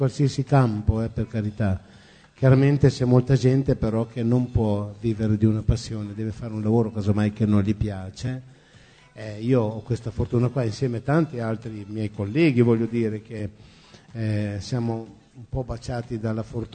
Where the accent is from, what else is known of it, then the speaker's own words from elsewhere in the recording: Emilia-Romagna, Italy; accent: Emilian; io Emiliano c'ho la S, che manca la Z, diventa sempre una S.